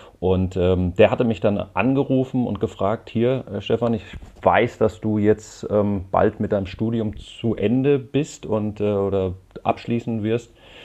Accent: Hesse, Germany; komme ich aus der Rhein-Main-Region und bin da natürlich auch verwurzelt.

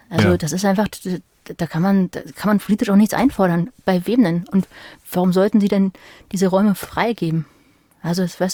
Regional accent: Berlin, Germany; Bin ja auch Berlinerin.

